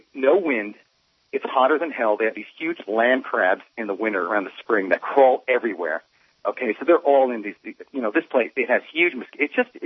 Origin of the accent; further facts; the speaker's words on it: New York, United States; now in Santa Rosa, United States; And I live in Santa Rosa, but I was born and raised in New York, and I was in New York, in Manhattan, saw the plane fly over my head on Broadway and go down.